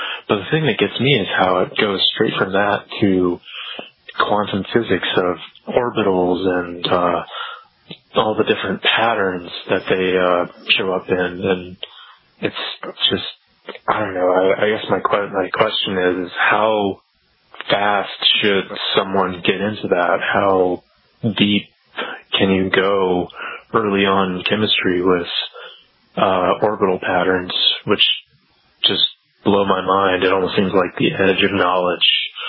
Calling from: Wimberley, Texas, United States; from Wimberley, Texas.

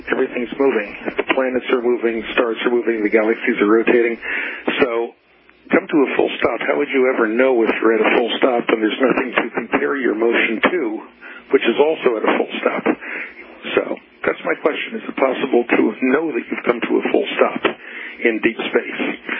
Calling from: Pennsylvania, United States; I'm calling from Pennsylvania

